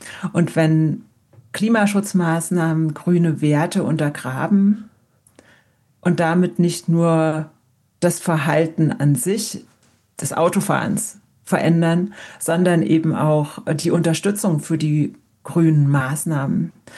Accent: Konstanz, Baden-Württemberg, Germany; now in Santa Fe; Ich bin aus Konstanz nach Santa Fe umgezogen und Konstanz ist ja auch eine Fahrradstadt

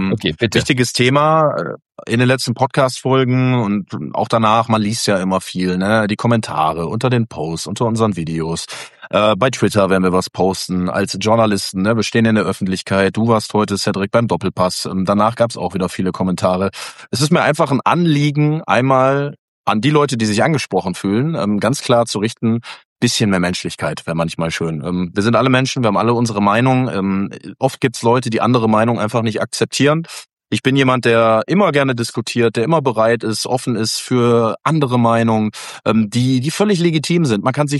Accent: Essen, North Rhine-Westphalia, Germany; born there; ich bin in Essen geboren

